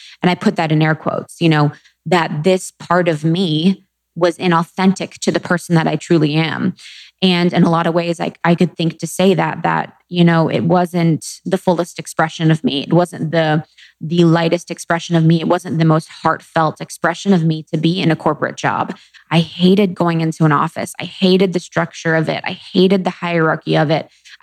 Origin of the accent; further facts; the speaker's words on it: Ohio, United States; also born or lived in Chicago / New York; You know, I grew up in Ohio. I went to school in Ohio. I lived in Chicago.